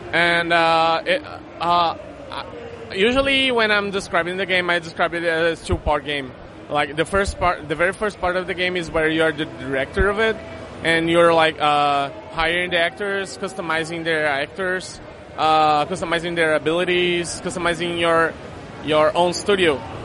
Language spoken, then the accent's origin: English; Brasilia, Federal District, Brazil; Oh, we're from Brazil.